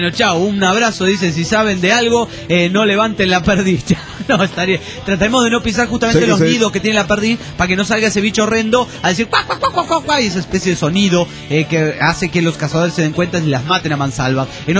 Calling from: Olavarría, Buenos Aires Province, Argentina; de Olavarría.

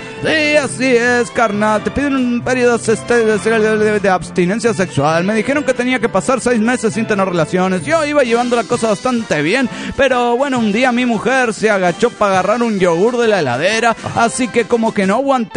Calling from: Ciudad Juárez, Chihuahua, Mexico; de Ciudad Juárez, México.

